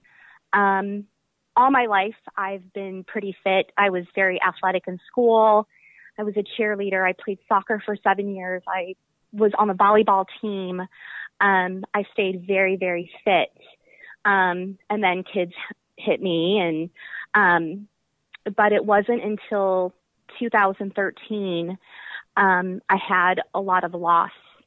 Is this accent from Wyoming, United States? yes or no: no; Chicago, Illinois, United States; So, but I'm originally from Chicago.